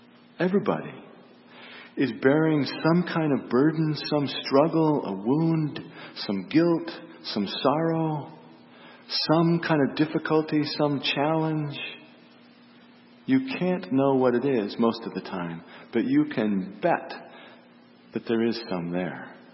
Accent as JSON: {"language": "English", "region": "Montana", "country": "United States", "tie": "born or raised there", "said": "You know, growing up in Montana, I saw a lot of sheep herders. In Montana, we didn't call them shepherds, we call them sheep herders."}